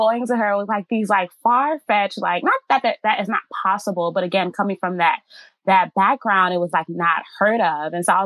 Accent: United States; one thing about me is that I'm Nigerian American.

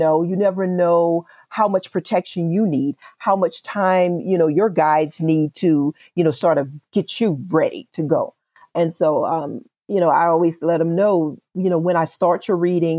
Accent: New Orleans, Louisiana, United States; now in Shreveport, United States; I was born and raised in New Orleans. We moved to Shreveport after Hurricane Katrina, naturally. I go back and forth because I still have family. Everybody's there.

